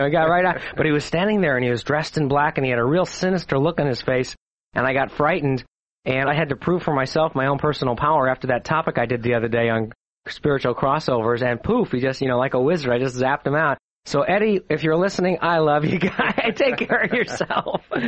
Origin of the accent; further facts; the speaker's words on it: St. Louis, Missouri, United States; And it was just very interesting in the 60s growing up in St. Louis.